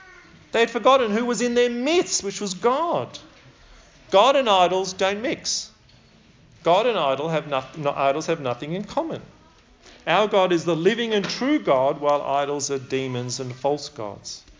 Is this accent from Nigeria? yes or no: no; Australia; And of course, we also identify ourselves particularly as being Australian when we go overseas. We represent Australia.